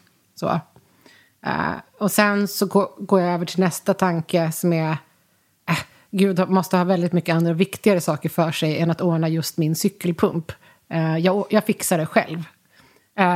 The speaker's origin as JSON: {"language": "Swedish", "region": "Dalarna County", "country": "Sweden", "said": "jag är ju från Dalarna, och vi var ganska mycket ute i skogen och åkte skidor"}